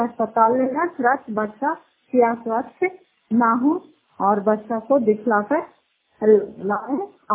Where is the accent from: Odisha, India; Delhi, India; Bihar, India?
Bihar, India; घर फतेहपुर, पंचायत मकौटा, जिला नालंदा, कराकसर प्रखंड की निवासी हूँ।